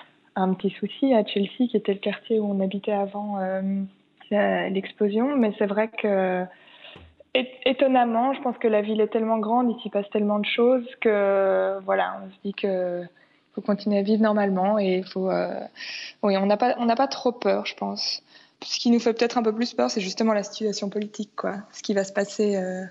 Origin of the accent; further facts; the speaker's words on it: Belgium; now in United States; Je pense que dans mes designs, ça se sent que je suis belge, européenne.